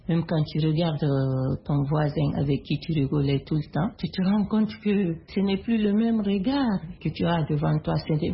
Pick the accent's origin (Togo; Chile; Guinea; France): Guinea; je suis de la République de Guinée.